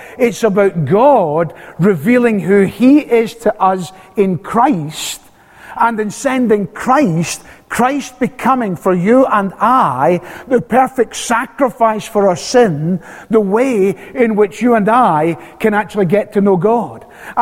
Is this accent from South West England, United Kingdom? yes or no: no; Scotland, United Kingdom; "Hey, I'm from Scotland. Where I come from, we say hello."